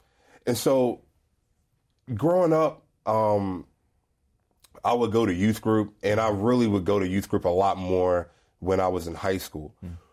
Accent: Lexington Park, Maryland, United States; Yeah, so I'm from Maryland, a nice, small little town called Lexington Park. And growing up there, I honestly never really wanted to stay there.

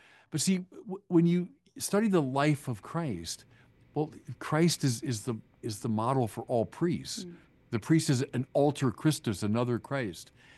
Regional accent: Illinois, United States; Yeah, you know, the points of contact, you mentioned we're both from Illinois, that's true.

